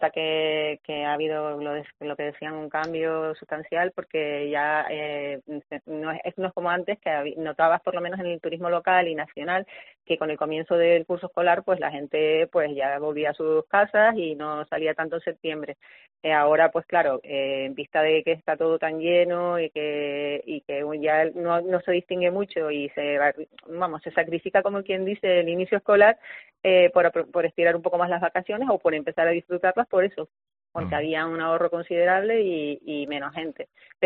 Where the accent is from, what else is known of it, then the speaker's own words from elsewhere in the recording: Canary Islands, Spain; nosotros somos canarios